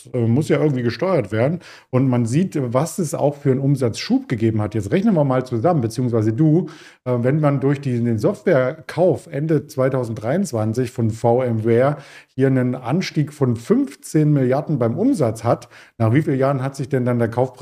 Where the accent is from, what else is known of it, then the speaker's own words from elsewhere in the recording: East Germany, Germany; Als Ossi war ich nur am FKK bisher.